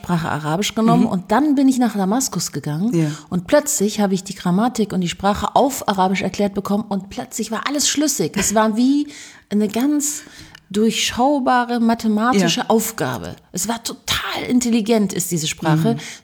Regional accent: Munich, Bavaria, Germany; Ich bin ja in München geboren und aufgewachsen

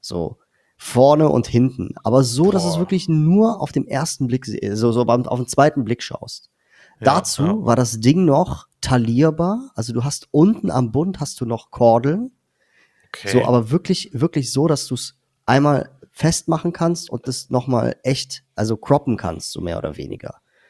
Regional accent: Cologne, North Rhine-Westphalia, Germany; ich komme aus Köln

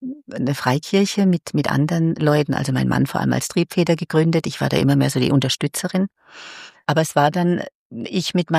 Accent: Karlsruhe, Baden-Württemberg, Germany; ich habe die Ausbildung in Deutschland gemacht, ich komme aus dem Raum Karlsruhe

